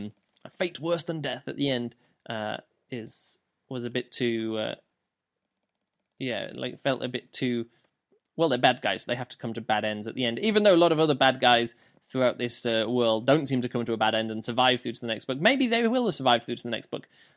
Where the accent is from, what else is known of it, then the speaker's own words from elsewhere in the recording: Lancaster, North West England, United Kingdom; I'm from Lancaster, me, yup